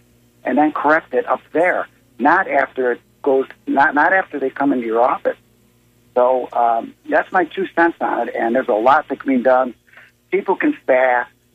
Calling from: Bradenton, Florida, United States; Hello, and I'm from Bradenton. Thank you for taking my call.

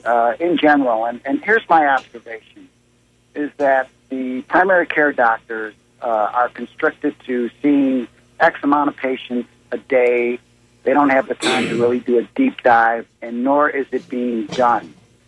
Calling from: Bradenton, Florida, United States; Hello, and I'm from Bradenton. Thank you for taking my call.

